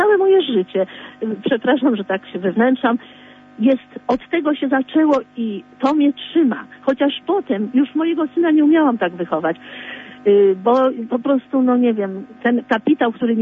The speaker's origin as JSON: {"language": "Polish", "town": "Warsaw", "region": "Masovian Voivodeship", "country": "Poland", "said": "Otóż u nas w Warszawie też były sporo ogrodzków jordanowskich."}